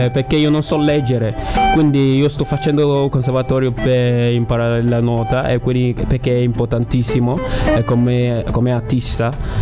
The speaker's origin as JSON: {"language": "Italian", "country": "Nigeria", "second_language": "Italian", "lives_now": "Palermo, Italy", "said": "vengo dalla Nigeria, ho 21 anni, abito a Palermo e studio lì a Palermo, al Conservatorio di Musica."}